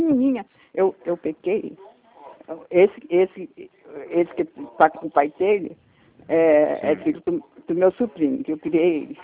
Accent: Italy; Eu sou italiana. Meu pai é italiano.

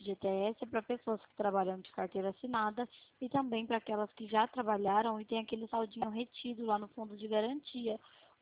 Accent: São Paulo, Brazil; Não, eu sou do interior de São Paulo.

